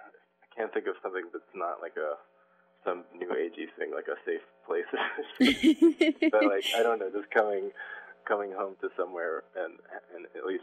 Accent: Kentucky, United States; I grew up in Kentucky when I was little, in eastern Kentucky, and then when I was a little older in central Kentucky

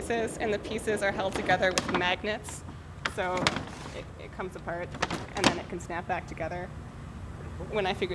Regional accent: Tahlequah, Oklahoma, United States; and other sort of things like that in my hometown, Tahlequah, Oklahoma.

